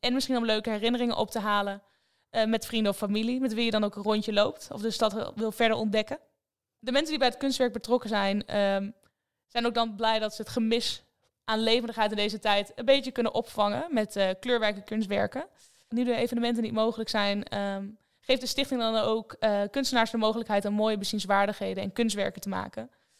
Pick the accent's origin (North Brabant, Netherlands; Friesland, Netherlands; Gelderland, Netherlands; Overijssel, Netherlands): Overijssel, Netherlands; now in Haarlem, Netherlands; Ben geboren en getogen in Twente. En ik kan nu sinds 1 jaar precies Haarlem mijn thuis noemen. Ik heb jarenlang gereisd.